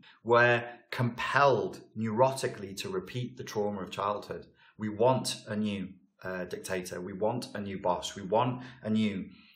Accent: Portugal; now in United Kingdom; I was raised in Portugal. I was raised in a hot climate.

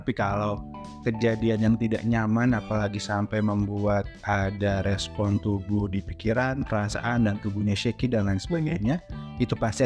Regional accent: Cikampek, West Java, Indonesia; Dan sesimpel karena saya dari Cikampek ya

